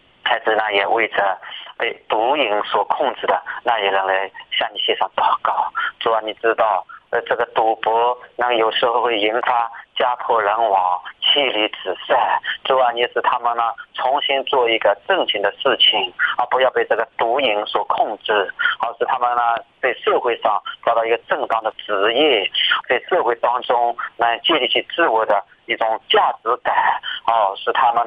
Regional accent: Zhejiang, China; 我是来自浙江省的

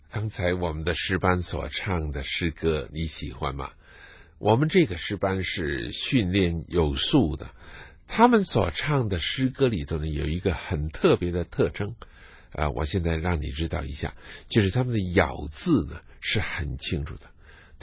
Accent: China; 假如我们中国人也努力的祷告，努力的在膝盖上做功夫的时候，神一定要大大的使用跟祝福我们的国家。

